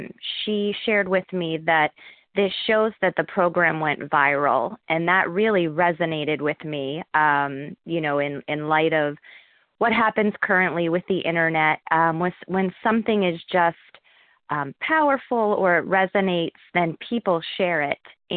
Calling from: Harrisburg, Pennsylvania, United States; I'm calling from Harrisburg, Pennsylvania

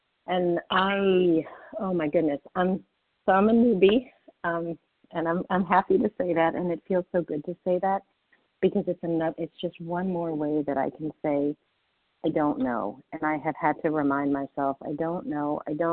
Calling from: Boston, Massachusetts, United States; So I'm calling from Boston

